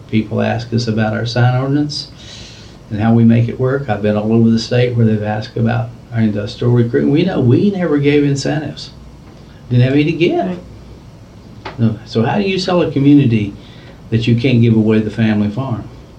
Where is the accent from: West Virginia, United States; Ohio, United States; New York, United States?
West Virginia, United States; I grew up in West Virginia and I saw my community go from 120,000 down to 49,000 people.